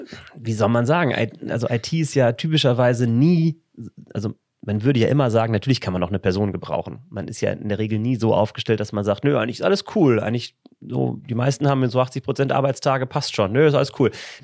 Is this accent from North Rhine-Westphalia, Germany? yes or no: yes; Paderborn, North Rhine-Westphalia, Germany; Wir wollten wieder zurück in die Heimat. Meine Frau und ich, wir kommen beide hier so aus dem Paderborner Umfeld.